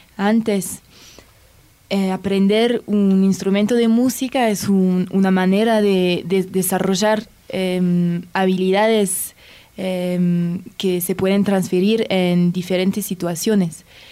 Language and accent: Spanish; Baltimore, Maryland, United States; Spanish is a second language; Yo vengo de Baltimore, y hay diferentes proyectos similares allá.